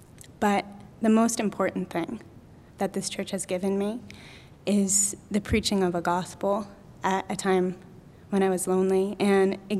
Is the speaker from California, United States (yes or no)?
yes; Napa, California, United States; I'm actually from Napa, so that's up Highway 80.